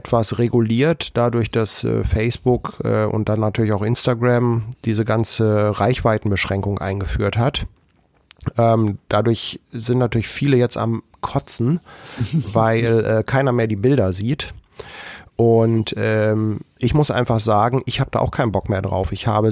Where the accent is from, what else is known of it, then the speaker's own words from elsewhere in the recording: Germany; Man ist da als Deutscher schon fast ein bisschen peinlich berührt, weil man genau weiß, ich bin selber nicht so.